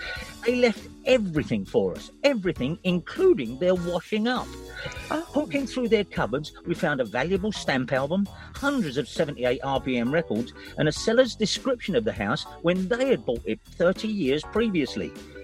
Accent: Deptford, London, United Kingdom; Then again, I grew up in Deptford and very few feed bags apart from Potter's horses would have been about.

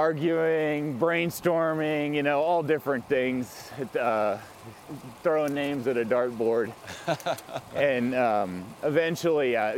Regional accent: Mississippi, United States; also born or lived in New Orleans; Yeah, I grew up in South Mississippi after being born in New Orleans. Went to engineering school at the University of South Alabama.

